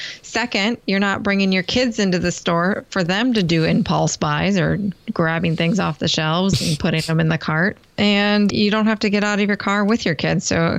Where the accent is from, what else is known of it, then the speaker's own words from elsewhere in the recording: Wisconsin, United States; Well, I told you I'm from Wisconsin.